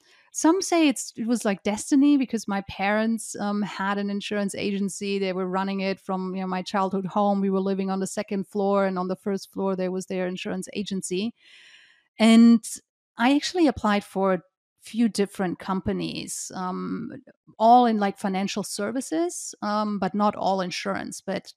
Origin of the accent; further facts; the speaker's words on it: Frankfurt, Hesse, Germany; I'm originally from Germany. Germany. Yeah, just outside of Frankfurt. That's where I grew up.